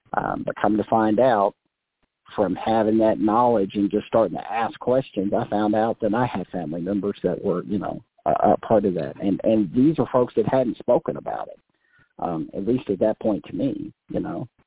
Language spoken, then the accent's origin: English; Choctaw, Oklahoma, United States; And so I'm a kid from Choctaw, Oklahoma, you know.